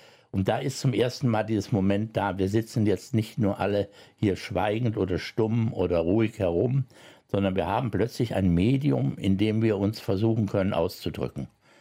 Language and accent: German; Cologne, North Rhine-Westphalia, Germany; born there; Ja, ich bin 51 in Köln geboren